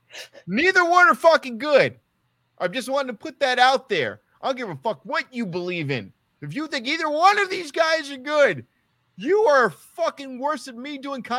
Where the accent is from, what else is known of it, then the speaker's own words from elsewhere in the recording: New York, United States; I'm a New Yorker.